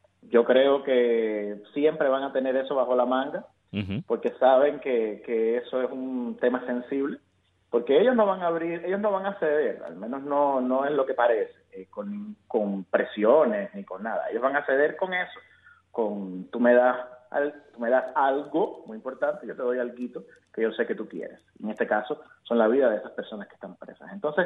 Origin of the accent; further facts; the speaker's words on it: Cuba; también para lo colectivo como pueblo cubano, es que nosotros también estamos ahí y estamos puestos también para la libertad de nuestro país